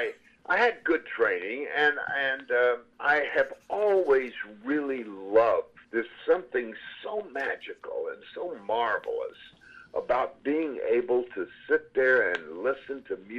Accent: Mandeville, Louisiana, United States; There was a radio station near where we grew up, and we grew up in Mandeville, Louisiana.

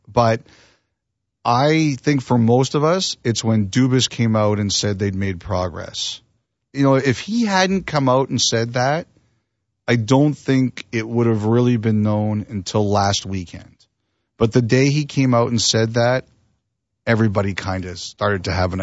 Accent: Toronto, Ontario, Canada; I grew up in Toronto.

